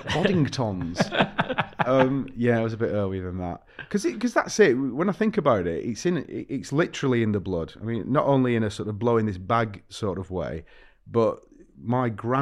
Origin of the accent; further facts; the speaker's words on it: Ireland; I'm basically an Irish Catholic, so it's in the blood.